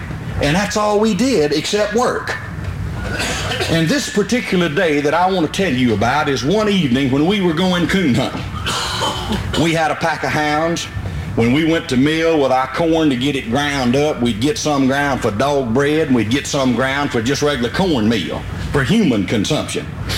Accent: Liberty, Mississippi, United States; I come from Route 4, Liberty, Mississippi. Now, that's 12 miles west of Macomb, Mississippi, 65 miles due northeast of Baton Rouge, Louisiana, and 116 miles due north of New Orleans, Louisiana. It was there that I first saw the light of day out at Amite County

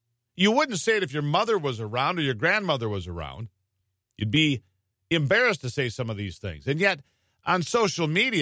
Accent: United States; born there; I wasn't born somewhere else. I was born here.

